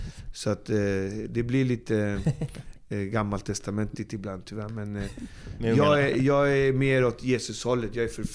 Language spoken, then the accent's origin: Swedish; Sweden; Som svensk känner jag att jag är en upplyst människa.